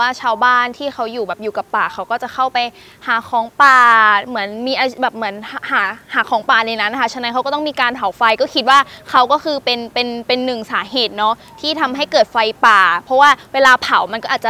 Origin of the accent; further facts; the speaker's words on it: Thailand; ตอนนี้กำลังศึกษาอยู่คณะการสื่อสารมวลชนชั้นปีที่3มาจากจังหวัดนครปฐมค่ะ